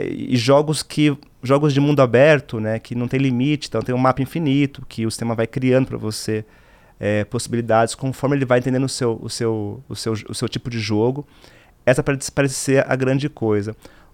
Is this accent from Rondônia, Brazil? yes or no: no; São Paulo, Brazil; Eu vim da Vila Emerson, leste de São Paulo, né? Era garotinho, pobre, não tinha muito acesso a consoles.